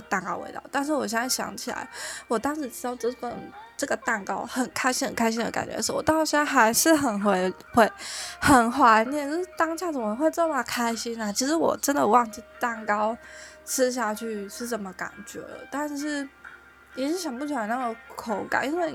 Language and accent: Chinese; Taiwan; 虽然我们台湾人